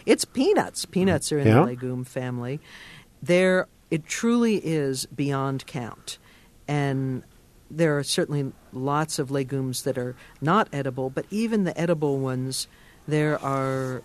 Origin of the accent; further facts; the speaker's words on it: Arkansas, United States; 17 years old, I'm in my blue jeans, I'm from Arkansas, and I get into the car.